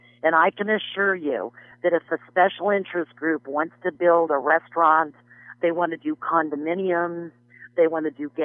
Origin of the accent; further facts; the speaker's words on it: Colorado, United States; and because I'm from Colorado.